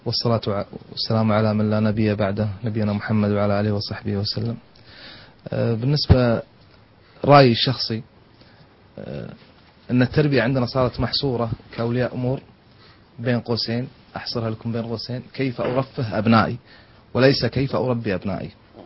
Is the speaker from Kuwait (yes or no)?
yes; Kuwait; اللي غالب عندنا في الكويت